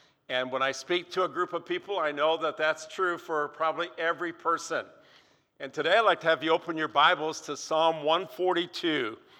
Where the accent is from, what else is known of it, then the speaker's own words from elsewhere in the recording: Southgate, Michigan, United States; I grew up in Southgate, Michigan, downriver Detroit area.